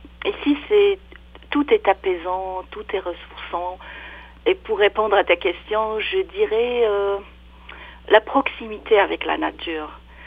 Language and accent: French; Casablanca, Casablanca-Settat, Morocco; Moi, je suis originaire du Maroc, native de Casablanca, la capitale économique du Maroc.